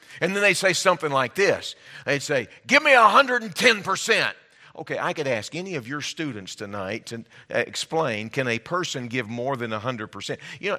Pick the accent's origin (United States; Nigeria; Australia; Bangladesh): United States; Texas; We grew up in Texas, all right? Can we just go ahead and get that established?